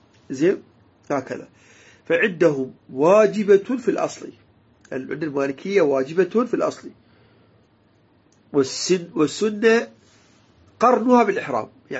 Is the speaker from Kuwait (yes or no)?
no; Iraq; إحنا عندنا بالعراق